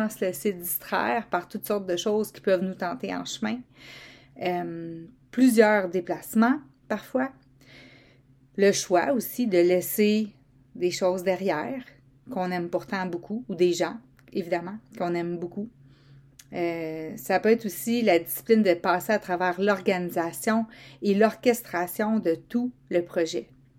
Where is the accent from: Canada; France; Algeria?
Canada; Quebec; même si on est tous Québécois, qu'on vient du Québec, que notre passeport est canadien.